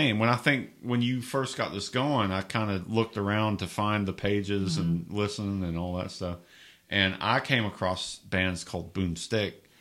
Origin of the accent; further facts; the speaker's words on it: Bowling Green, Kentucky, United States; I grew up in Bowling Green and spent a lot of time in Nashville.